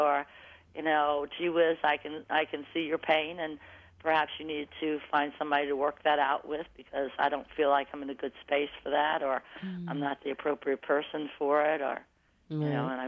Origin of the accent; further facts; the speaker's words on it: the South, United States; Well, I'm from the South, and that pretty much everybody, you know, you got friends, your door's open